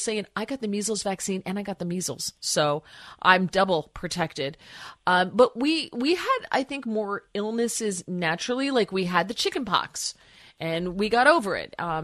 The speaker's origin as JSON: {"language": "English", "region": "New Jersey", "country": "United States", "tie": "born or raised there", "said": "I mean, I grew up in New Jersey drinking water out of a hose, right?"}